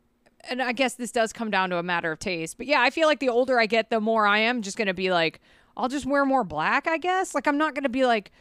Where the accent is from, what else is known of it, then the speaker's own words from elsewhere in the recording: Georgia, United States; We're allowed to say this. We grew up in Georgia